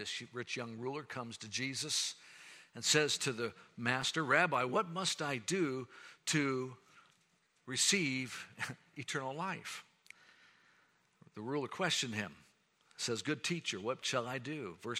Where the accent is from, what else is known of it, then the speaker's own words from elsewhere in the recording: Jacksonville, Florida, United States; I was raised in Jacksonville, Florida.